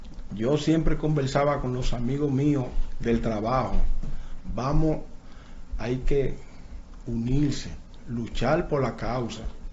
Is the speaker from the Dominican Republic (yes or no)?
yes; San Pedro de Macorís, Dominican Republic; also born or lived in United States; vengo desde San Pedro de Macorís.